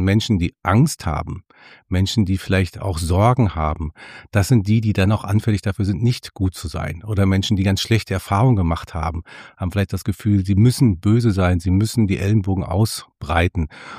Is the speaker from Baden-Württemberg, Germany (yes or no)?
no; North Rhine-Westphalia, Germany; Also ich komme aus dem Sauerland. Also insofern bin ich sehr provinziell geprägt